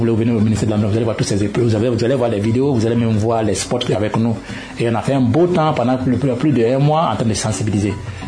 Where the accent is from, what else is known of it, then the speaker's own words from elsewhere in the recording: Guinea; En Guinée, chez nous, en Guinée, ils ne sont pas compliqués.